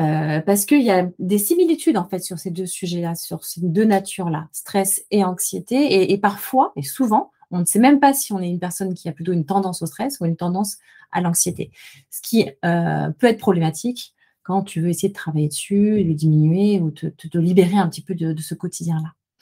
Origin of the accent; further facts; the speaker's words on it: Auvergne-Rhône-Alpes, France; Et je suis originaire de l'Ardèche du Sud.